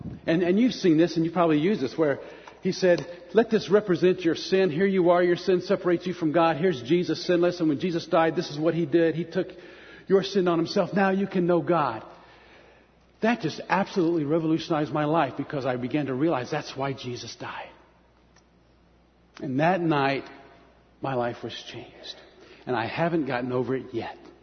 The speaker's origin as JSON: {"language": "English", "region": "Florida", "country": "United States", "tie": "born or raised there", "said": "I grew up in Central Florida, as I said, and we used to watch the rockets go up."}